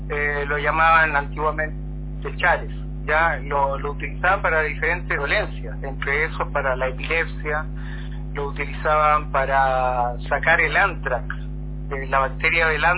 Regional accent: Chile; now in Ecuador; Estoy en Ecuador, vivo acá ya unos 40 años en Ecuador, soy chileno.

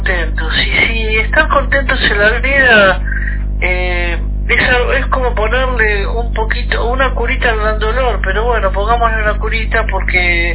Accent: Argentina; No hablo solamente como argentinos, también en latinoamericano, digo, ¿no? Como América del Sur.

